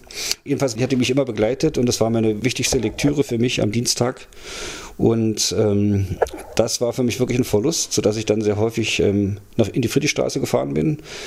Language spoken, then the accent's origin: German; East Germany, Germany; alles, was man als Ossi sich anschauen wollte